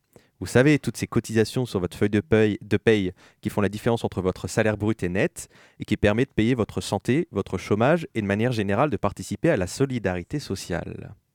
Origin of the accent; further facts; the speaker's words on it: Normandy, France; Non, je viens pas du nord, je viens de la Normandie.